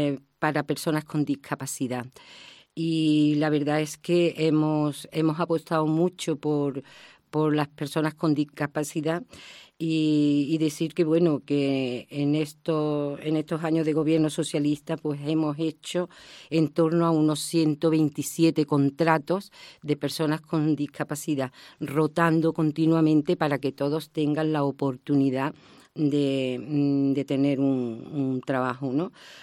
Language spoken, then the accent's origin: Spanish; Casariche, Andalusia, Spain; es muy gratificante trabajar uno por su pueblo. Y a mí todavía me quedan muchas energías para seguir trabajando por Casariche.